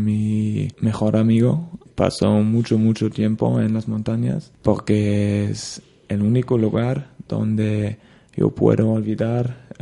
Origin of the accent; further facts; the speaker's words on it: Dortmund, North Rhine-Westphalia, Germany; Spanish is a second language; now in Spain; Sí, yo soy de Alemania, de una ciudad muy, muy fea de Alemania. Se llama Dortmund.